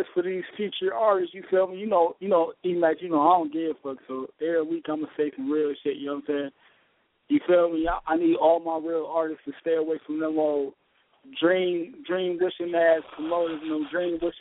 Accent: California, United States; I'm from Cali, so I fucks with the OGs.

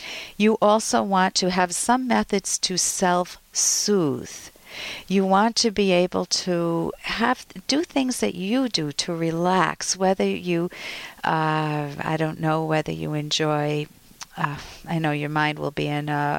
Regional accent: India; now in United Arab Emirates; I are living in the United Arab Emirates. My husband is handsome and has an attractive personality. I am from India.

